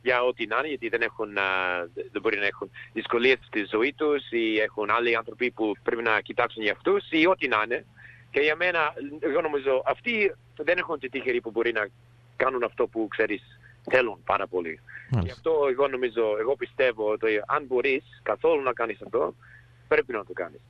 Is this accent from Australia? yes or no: yes; Australia; Greek is a second language; εγώ είμαι Αυστραλός Έλληνας, γιατί μιλάω πως βλέπω από το δικό μου το οπτική και πως μεγάλωσα εδώ και έχω και τους δύο μου γονείς γεννήθηκαν στην Ελλάδα, μεγάλωσαν εκεί πριν να έρθουν εδώ. Γι' αυτό ξέρω λίγα ελληνικά